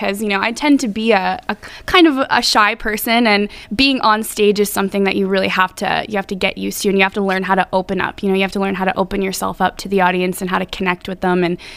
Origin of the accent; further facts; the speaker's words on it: Ottawa, Ontario, Canada; Well, I am 22 years old. I hail from Ottawa, Ontario, and I have been singing pretty much my whole life.